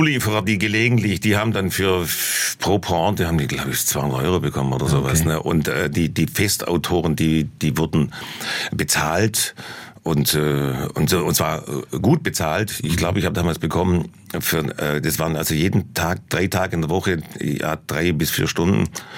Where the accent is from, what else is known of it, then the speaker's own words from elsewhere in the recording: Germany; Aber das tue ich als deutscher Komiker ein bisschen schwer, die Welt zum Lachen zu bringen.